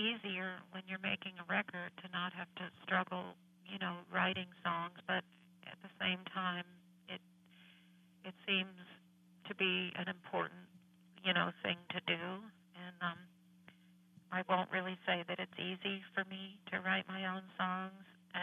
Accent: New Rochelle, New York, United States; songs that our family listened to on the stereo in the living room and growing up in New Rochelle

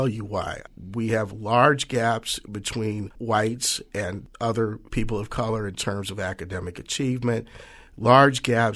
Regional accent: Cleveland, Ohio, United States; born there; I was born in Cleveland, Ohio, there were places that my parents could not go in the city without fear of being assaulted or even killed.

